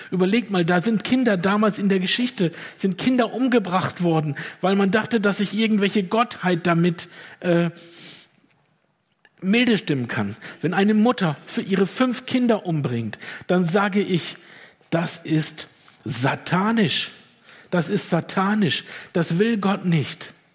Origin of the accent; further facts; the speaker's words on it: Lower Saxony, Germany; Als Niedersachse war es für mich sehr befremdlich, als ich ins Ländle kam